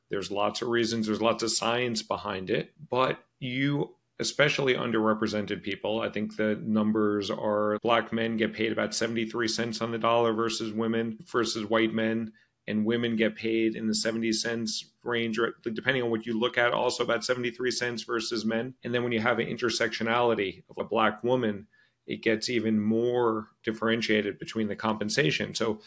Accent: Brooklyn, New York, United States; I grew up in Brooklyn, as you mentioned. I'm first generation college student.

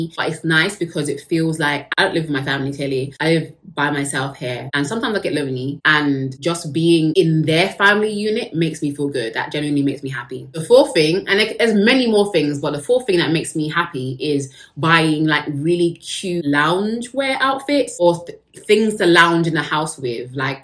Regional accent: United Kingdom; I am British, so we love tea over here.

